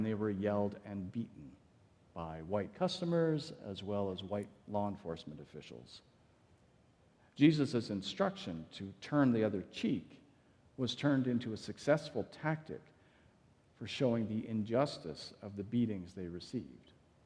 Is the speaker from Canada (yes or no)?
yes; Canada; White Canadians like to deny how much racism persists in our country.